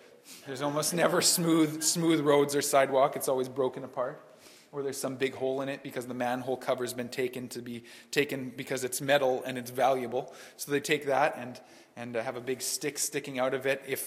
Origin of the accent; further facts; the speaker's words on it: Canada; now in Ukraine; we were answering questions about being a Canadian family in Ukraine.